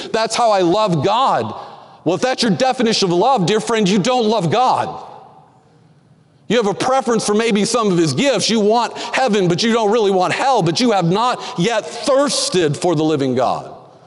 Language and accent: English; Texas, United States; I grew up in Texas, played football. Played baseball, played college baseball